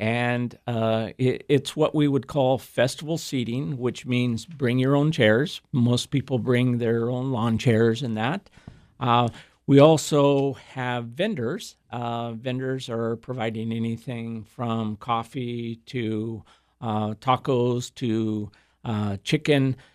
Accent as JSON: {"language": "English", "town": "Yuma", "region": "Arizona", "country": "United States", "tie": "born or raised there", "said": "I was born and raised here in Yuma"}